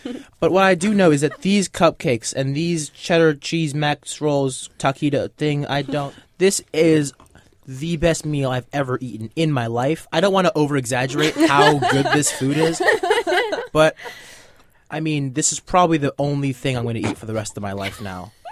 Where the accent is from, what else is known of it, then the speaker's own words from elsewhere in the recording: Seattle, Washington, United States; born there; helped my parents get from Ethiopia to America, which is a long and difficult journey to make, so that I was born in Seattle